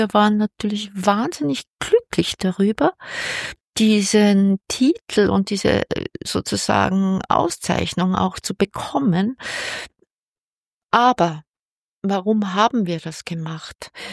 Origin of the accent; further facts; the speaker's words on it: Austria; Auch als Österreicherin fällt mir die Beantwortung der Frage etwas schwer.